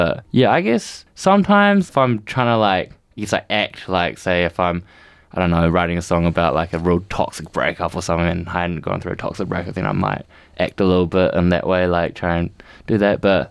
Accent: New Zealand; growing up in New Zealand, they like immigrated here

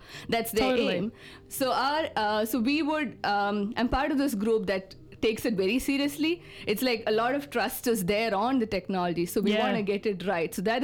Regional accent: Kerala, India; first language Malayalam; English is a second language; So I started my research in my native language, which is called Malayalam. It is a South Indian language.

